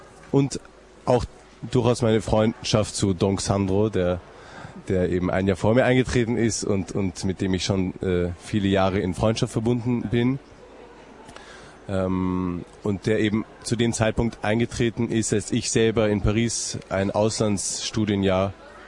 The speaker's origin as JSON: {"language": "German", "region": "Vienna", "country": "Austria", "said": "Also ich komme aus Wien auch wenn man das nicht unmittelbar hört unbedingt. Ich bin nämlich auch ein bisschen ein Muttersöhnchen und meine Mutter ist Deutsche."}